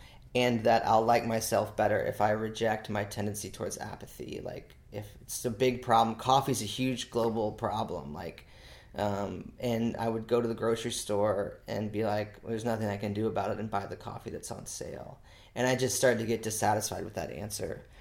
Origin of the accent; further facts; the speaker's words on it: Lake Mary, Florida, United States; also born or lived in St. Louis, United States / Denver, United States; I grew up in Lake Mary, so I was in Lake Mary outside, right outside of Orlando all of my, like, from as long as I could remember through high school.